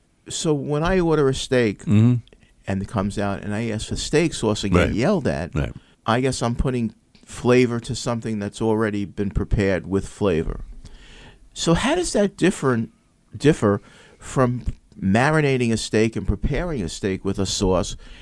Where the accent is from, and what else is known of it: Oceanside, California, United States; born or raised there